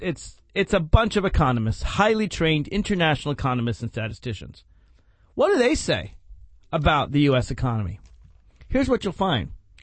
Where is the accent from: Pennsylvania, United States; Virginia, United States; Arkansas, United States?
Virginia, United States; your state, our state, my state, because Virginia is my home state, is the closest state in the United States.